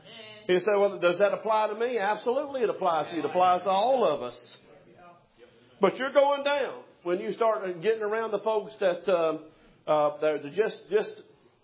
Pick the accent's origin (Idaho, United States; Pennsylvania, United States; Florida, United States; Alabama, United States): Alabama, United States; I'm from South Alabama, and I started out.